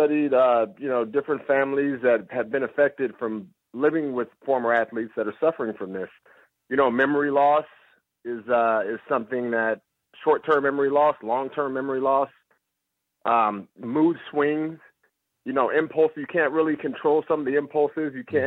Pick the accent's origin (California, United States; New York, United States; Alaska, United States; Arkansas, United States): California, United States; San Francisco; I grew up in the Bay Area from San Francisco.